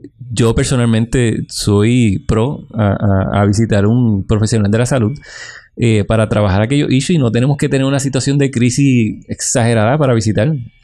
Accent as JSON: {"language": "Spanish", "country": "Puerto Rico", "said": "Nosotros como cultura puertorriqueña tenemos que aceptar que no somos los más asertivos del mundo."}